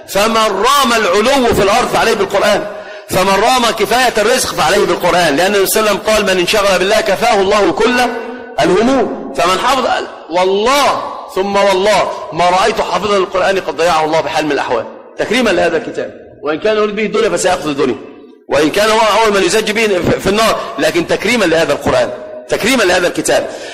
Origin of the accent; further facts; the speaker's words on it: Upper Egypt, Egypt; والتمسك بكتاب الله عندنا في الصعيد أو في الأرياف أو في المدن